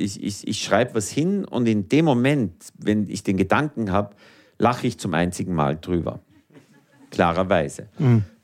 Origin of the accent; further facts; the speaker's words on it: Lower Austria, Austria; Ich komme aus dem Donautal, da ist nur grün.